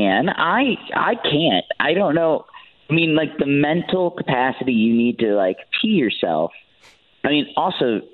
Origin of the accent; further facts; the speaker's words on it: Woodbury, Connecticut, United States; So I grew up in Woodbury. So Lime Rock was only a 35-minute drive.